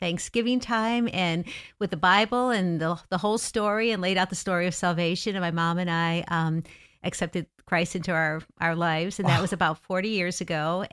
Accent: Chicago, Illinois, United States; Yeah, well, I'm a girl from Chicago. I'm a city girl.

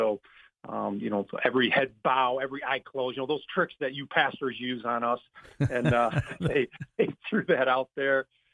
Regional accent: Michigan, United States; Yeah, I've been in Michigan, believe it or not, my whole life since I survived the 60s. I was born in July of 1969

